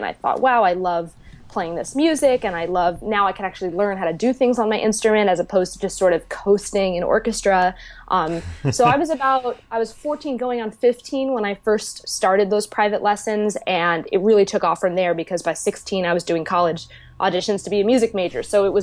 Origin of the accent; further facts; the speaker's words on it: Nyack, New York, United States; I'm from the New York area originally, the suburbs, just outside of the city, a little town called Nyack. It's right on the Hudson River. So, great place to grow up, super cultural.